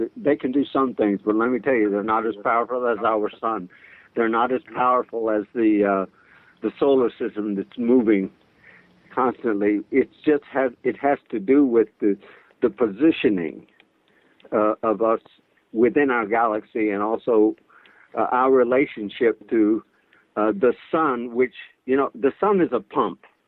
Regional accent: Louisiana, United States; I'm from Louisiana, so there's a lot of hurricanes down in the area.

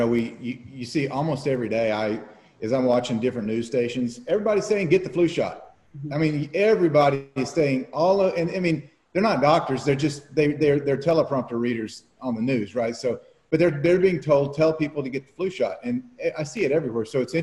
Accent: Tennessee, United States; Because I'm a redneck from Tennessee.

